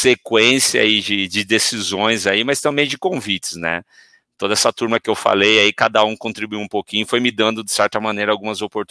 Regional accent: Piracicaba, São Paulo, Brazil; sou aqui de Piracicaba, a turma fala que eu não quis sair da barra da saia da minha mãe, né? Sou nascido aqui

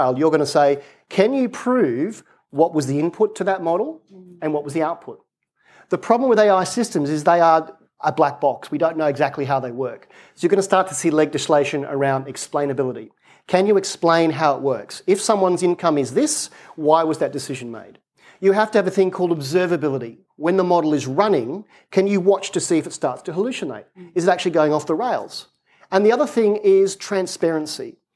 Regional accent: Australia; Right now in my home country of Australia, there's a Royal Commission into robo-debt.

